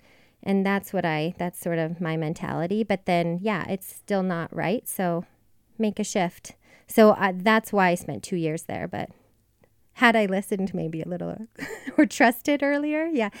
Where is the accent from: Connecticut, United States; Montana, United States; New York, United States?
Montana, United States; Great Falls; I really wanted to leave Montana, because I grew up here in Great Falls